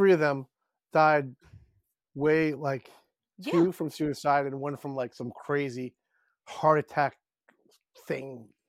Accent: Lynbrook, New York, United States; from Limbrook, Long Island, Strong Island.

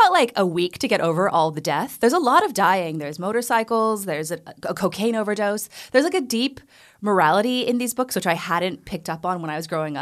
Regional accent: Amarillo, Texas, United States; I'm from Amarillo, Texas. Like, Bible Belt, everyone there was super religious.

